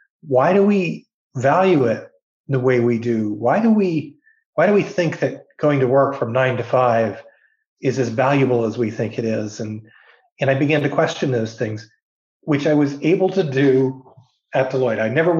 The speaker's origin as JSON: {"language": "English", "region": "Ontario", "country": "Canada", "tie": "born or raised there", "also_born_or_lived": "Winnipeg", "said": "I was born in Winnipeg. I didn't hang around for very long, though. When I was six, we moved to Ontario, and we ended up living on a farm. I grew up a farm boy"}